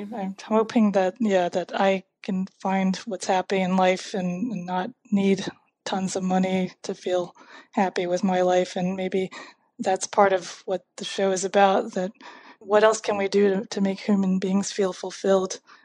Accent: United States; growing up in America, you just didn't hear much about Korea. Everyone always used to ask me, are you Chinese or Japanese? Korea wasn't really on the map at all.

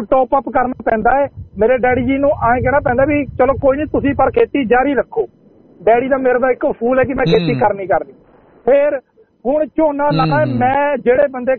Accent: Haryana, India; ਮੈਂ ਬੇਸਿਕਲੀ ਹਰਿਆਣੇ ਤੋਂ ਬਿਲੋਂਗ ਕਰਦਾ

